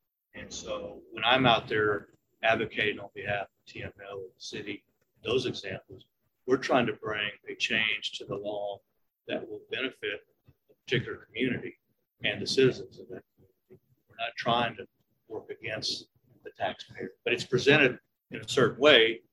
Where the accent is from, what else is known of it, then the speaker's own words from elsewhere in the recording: Taylor, Texas, United States; I'm from Taylor, just down the road, on the Great Barbecue.